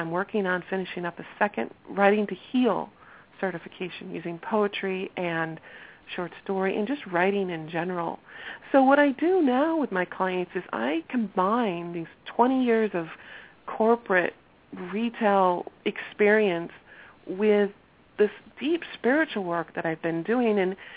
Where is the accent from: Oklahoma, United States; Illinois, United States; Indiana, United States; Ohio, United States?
Ohio, United States; So my beginning is I was born and raised in Ohio, and I followed the whole mindset of I was a child of the 70s.